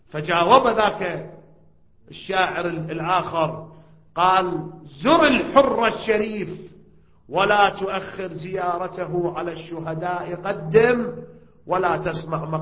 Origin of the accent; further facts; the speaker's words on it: Iraq; ما أدري عندكم ولا موجودة، إن شاء الله موجودة هناك عندنا بالعراق